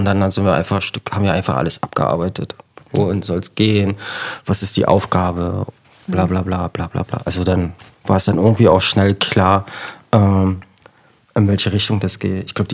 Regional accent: East Berlin, Berlin, Germany; ich komme ja aus Ost-Berlin.

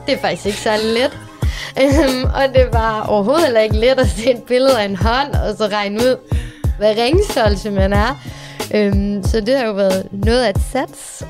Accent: Aalborg, North Denmark Region, Denmark; Jeg er fra Aalborg.

